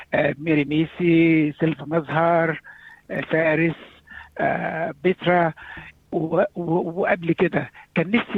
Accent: Egypt; يعني هو طبعا عشان انا مصري برضو

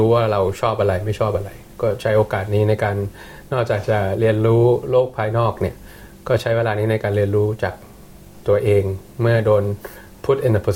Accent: Bangkok, Thailand; now in Melbourne, Australia; ถ้าเกิดคุณเป็นคนชนชั้นกลางมาจากกรุงเทพอย่างที่โชคดีหน่อยอย่างผมอะอยู่เมืองไทยสบายแต่ไม่สะดวกอยู่เมืองนอกอย่างเมลเบิร์นอาจจะสะดวกแต่ไม่สบาย

